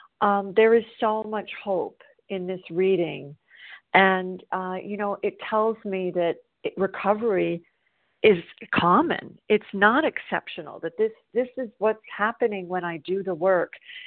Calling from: South Carolina, United States

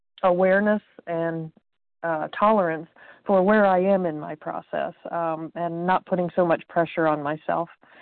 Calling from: Indiana, United States; I'm calling from Indiana.

